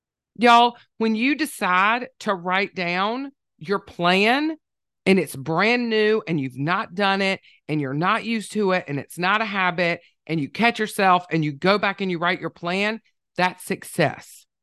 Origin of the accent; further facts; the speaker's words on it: the South, United States; accent: Southern; because you know I am Southern. I don't know if you could tell by my accent, but I am.